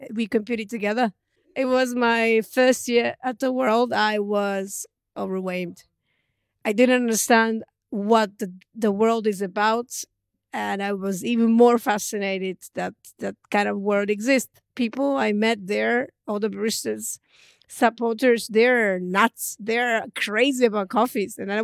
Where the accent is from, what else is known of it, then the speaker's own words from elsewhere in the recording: Japan; English is a second language; now in Zurich, Switzerland; Growing up in Japan, for me, with my parents, spending weekends in the area where it's far from my hometown